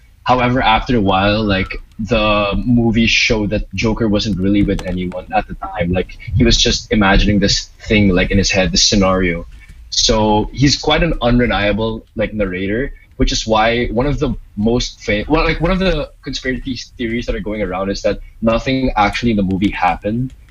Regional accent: Philippines; now in Hong Kong; I'm also from the Philippines.

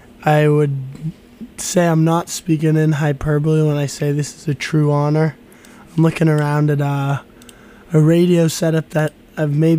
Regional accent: Maine, United States; I'm from Maine, so there's this, it's in this old sort of mill building in Brunswick

